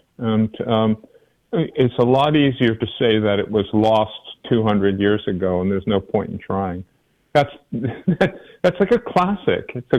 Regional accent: United States; And one kind of being I am is I'm an American. And my grandparents came from Ukraine and Poland, but I'm an American.

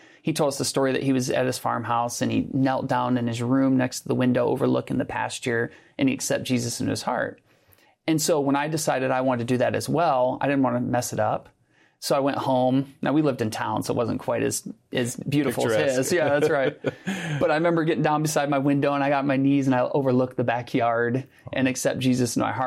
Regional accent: Fremont, Ohio, United States; My journey begins, I'm from Northwest Ohio. Fremont, Ohio is where I was born. I was raised in a really good family.

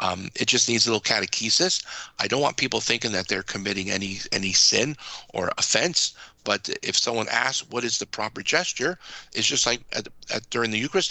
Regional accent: United States; And I, as an American Catholic, and I know everyone at EWTN, we're going to be rejoicing on July 4th.

